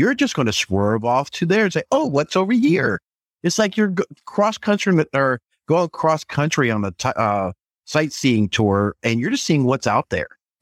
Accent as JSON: {"language": "English", "region": "South Carolina", "country": "United States", "said": "Just to go side rails, Wawa's all the way up there, because I'm from South Carolina."}